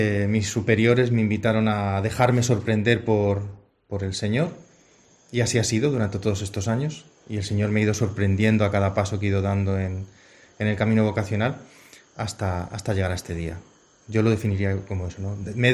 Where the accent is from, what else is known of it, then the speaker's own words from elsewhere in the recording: Ávila, Castile and León, Spain; Soy de Ávila.